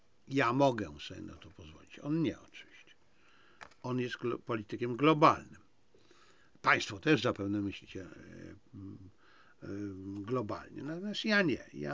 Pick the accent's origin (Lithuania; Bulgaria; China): China; now in Poland; jestem Chińczykiem, jestem chińskim nacjonalistą, tak samo jak jestem polskim nacjonalistą